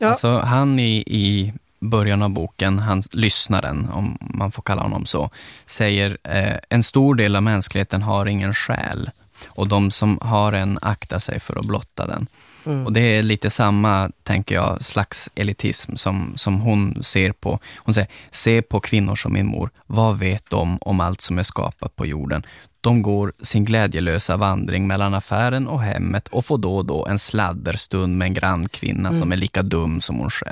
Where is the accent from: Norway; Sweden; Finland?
Sweden; Norrbotten County; precis som det ju var i Malmfälten där jag är ifrån